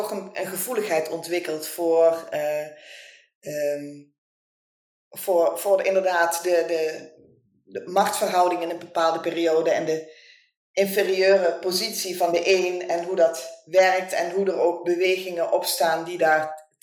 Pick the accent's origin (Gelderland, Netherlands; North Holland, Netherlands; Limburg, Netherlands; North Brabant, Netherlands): Limburg, Netherlands; ik zelf uit Limburg kom en in mijn jeugd altijd al meekreeg hoe een beetje het Calimero-complex een rol speelt in wat perifere gebieden